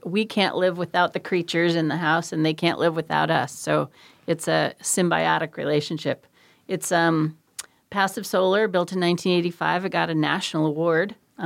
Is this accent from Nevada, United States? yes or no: no; Fairbanks, Alaska, United States; now in Anchorage, United States; when we were moving, we grew up in Fairbanks, we were moving south, I said, I need a cool house.